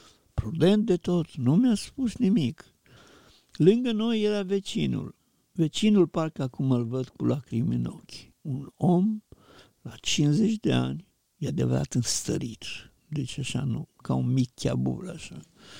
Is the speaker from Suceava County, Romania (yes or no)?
yes; Ipotești, Suceava County, Romania; Și între Suceava și Ipotești, satul meu natal, era un câmp, câmp destinat experiențelor agricole.